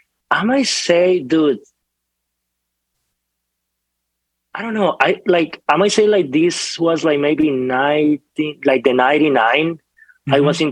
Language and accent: English; Bogotá, Colombia; And my dad is from Pasto, which is like basically like another small city. And yeah, I was born and raised in Bogota